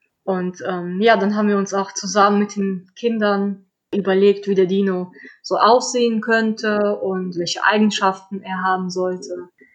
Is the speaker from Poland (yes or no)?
yes; Poland; now in Mönchengladbach, Germany; ich wohne mittlerweile in München-Gladbach. Ich komme ursprünglich aus Polen